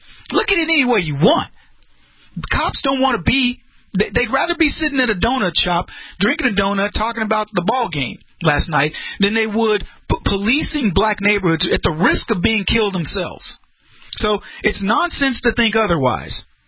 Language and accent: English; Brady, Texas, United States; And he goes, say you're a Texas kid. I go, yeah, I'm from Brady.